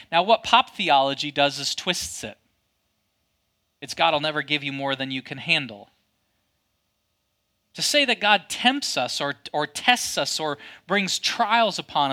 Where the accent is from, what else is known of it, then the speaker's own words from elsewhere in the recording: Michigan, United States; my accent doesn't fit in Michigan anymore because it's a little more pinched like this. But my accent doesn't quite fit in Kentucky because you can tell.